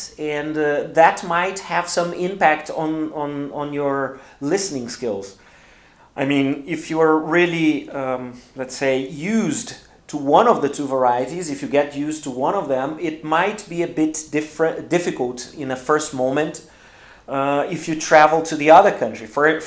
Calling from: Porto Alegre, Rio Grande do Sul, Brazil; English is a second language

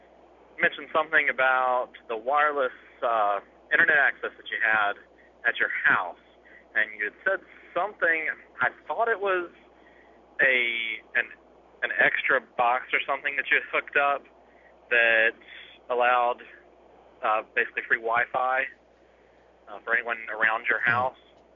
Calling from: Macon, Georgia, United States; I'm calling from Macon, Georgia.

